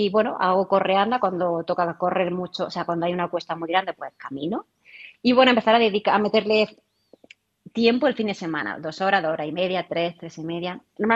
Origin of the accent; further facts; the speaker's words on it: Almería, Andalusia, Spain; yo soy de Almería, entonces el viento lo tenemos como muy integrado